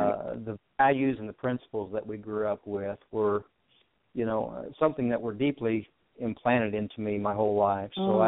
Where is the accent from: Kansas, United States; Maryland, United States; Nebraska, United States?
Kansas, United States; Chanute; I was raised in Chanute, Kansas, down here in the southeast corner of the state.